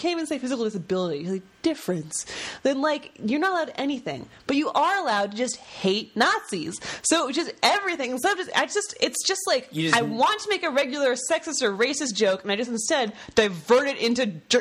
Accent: California, United States; I was raised in the Bay Area, California, which is, like, the most liberal place you could ever possibly be raised in.

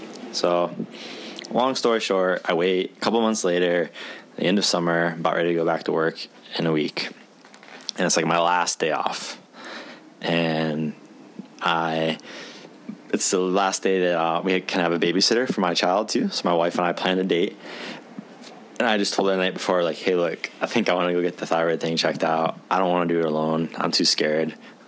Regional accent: United States; there's all these negative things that I heard growing up as an American about national healthcare

